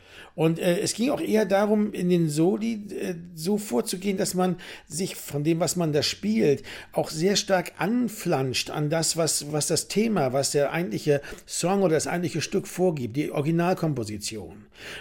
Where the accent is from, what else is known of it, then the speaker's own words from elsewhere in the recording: Bremen, Germany; möchte ich mal als Bremer sagen